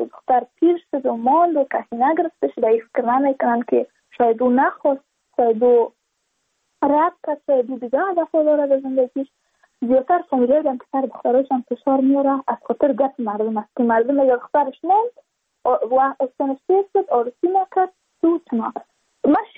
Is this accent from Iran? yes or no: no; Badakhshan, Afghanistan; ما از بدخشان هستیم، یعنی منطقای دور دستش